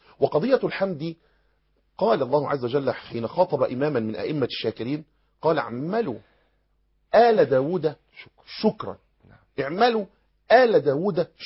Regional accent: Egypt; احنا عندنا في مصر

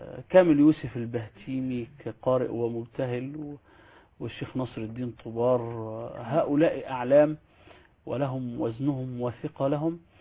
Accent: Ismailia, Ismailia Governorate, Egypt; born there; إسماعيلية، المحافظة الجميلة اللي أنا بحبها، وأساس الجد أساسا شرقية، يعني الجذور منبعها الشرقية، لكن أنا مولود من مواليد الإسماعيلية

